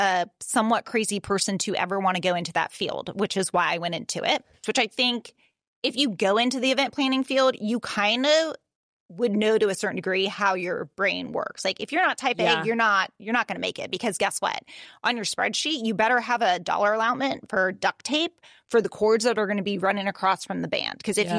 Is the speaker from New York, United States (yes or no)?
no; Ormond Beach, Florida, United States; I'm originally from Ormond Beach, which is just north of Daytona, although we do not claim Daytona.